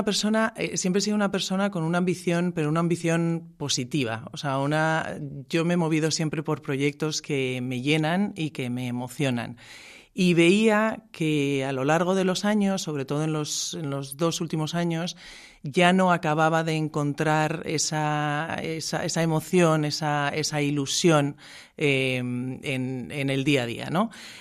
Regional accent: La Rioja, Spain; moved away as an adult; soy una chica, una mujer de provincia, nací en La Rioja

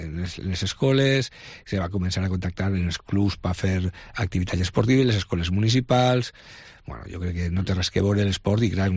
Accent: Vila-real, Valencian Community, Spain; I jo deia, de Vila-real. Per ser de Vila-real, uno no ha de néixer en Vila-real.

